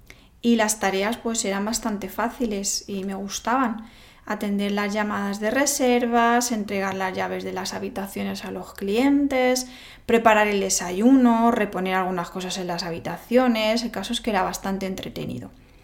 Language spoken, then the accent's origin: Spanish; Spain; Y como buena española, pues mi orgullo fue más grande.